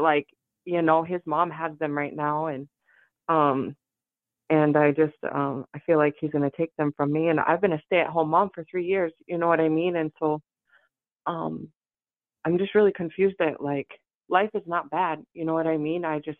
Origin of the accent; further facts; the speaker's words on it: United States; I'm Native American and I have practiced my cultural ways